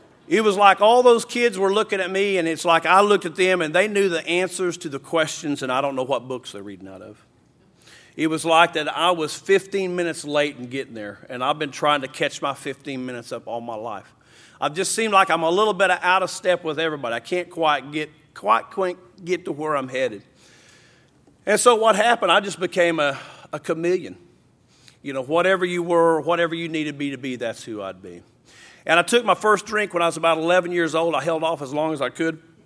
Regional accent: Grant, Oklahoma, United States; also born or lived in Paris, Texas / West Texas; I'm actually from Grant, really. I say Hugo because that's a big city. It's 5,000 people. Grant's about 200.

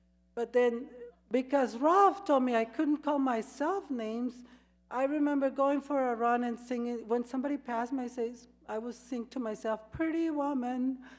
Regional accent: Mexico; English is a second language; I'm from Mexico, I can't speak English.

